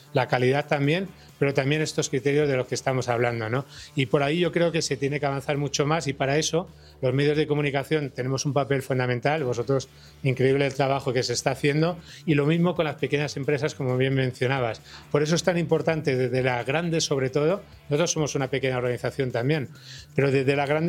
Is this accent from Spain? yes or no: yes; Barcelona, Catalonia, Spain; Yo que vengo de Barcelona